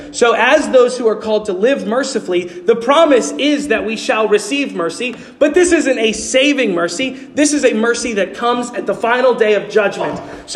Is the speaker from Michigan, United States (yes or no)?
no; New York City, New York, United States; Growing up in New York City, I became very infatuated with the way they talk up there.